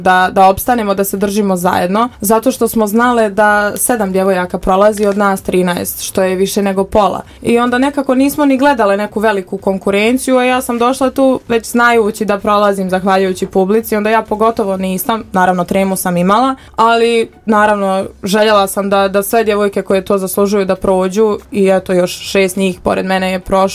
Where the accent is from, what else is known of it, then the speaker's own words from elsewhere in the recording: Modriča, Republika Srpska, Bosnia & Herzegovina; now in Brčko, Bosnia & Herzegovina; dolazim iz Modriče, ali ja više pripadam ovom gradu svakako